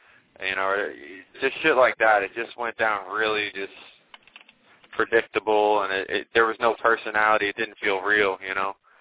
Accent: New Jersey, United States; I come from Jersey, you know, so it's, you can't blame me.

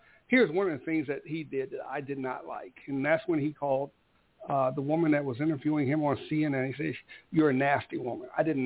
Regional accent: Washington, District of Columbia, United States; because I grew up in Washington, D.C.

